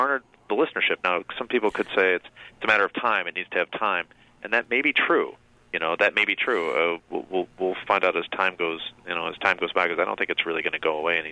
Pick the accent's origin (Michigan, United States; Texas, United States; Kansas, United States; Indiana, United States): Michigan, United States; Detroit; There's I know where I grew up in Detroit.